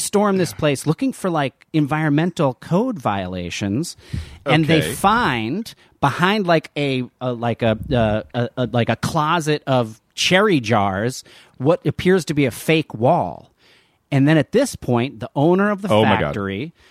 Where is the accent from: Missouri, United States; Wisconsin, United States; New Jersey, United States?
New Jersey, United States; But my dad, I grew up in New Jersey, and my dad lived in Michigan, Sherry.